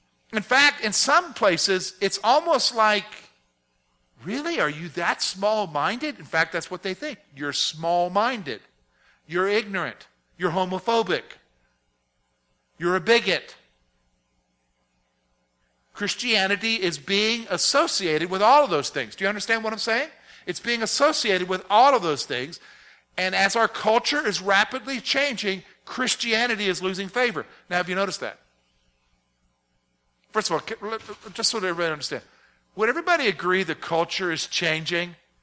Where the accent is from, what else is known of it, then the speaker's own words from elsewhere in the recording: South Carolina, United States; also born or lived in Virginia; My dad was in the military, but he being from the South, we somehow, luckily, he considered it lucky, that we primarily got stationed either in Virginia, North Carolina, and South Carolina. And a good portion of my growing up years was in South Carolina.